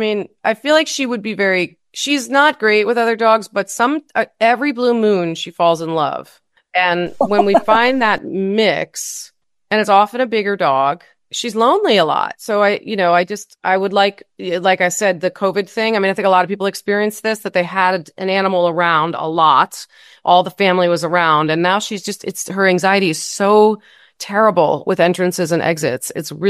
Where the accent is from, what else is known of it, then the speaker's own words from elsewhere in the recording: Washington, District of Columbia, United States; I grew up in Washington, D.C.